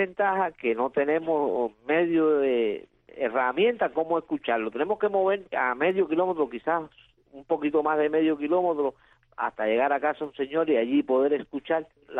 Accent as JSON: {"language": "Spanish", "region": "Pinar del Río", "country": "Cuba", "tie": "born or raised there", "said": "venía yo en la guagua para acá, para mi terruño"}